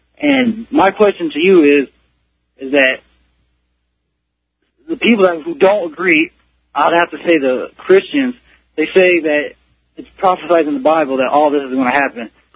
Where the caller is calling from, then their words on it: Fort Hood, Texas, United States; I just want to say that I'm calling from Fort Hood